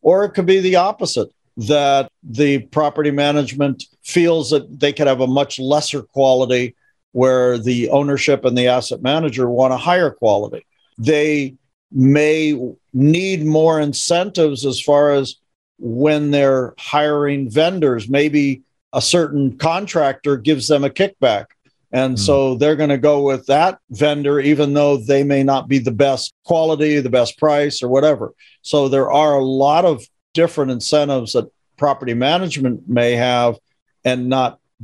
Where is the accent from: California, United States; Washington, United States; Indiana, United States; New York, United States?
California, United States; out of Southern California.